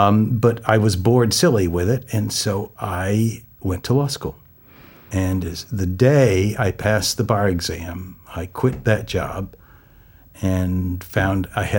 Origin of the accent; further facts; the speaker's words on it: Connecticut, United States; Oh, I grew up in Connecticut, and as soon as I finished high school, that month I joined the Brothers of Holy Cross.